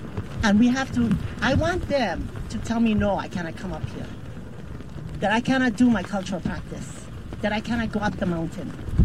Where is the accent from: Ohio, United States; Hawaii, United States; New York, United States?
Hawaii, United States; Oahu; We're here from Oahu, Mapuana de Silva and I. We were initial, and as well as Noi Noi, you know, we're from Oahu.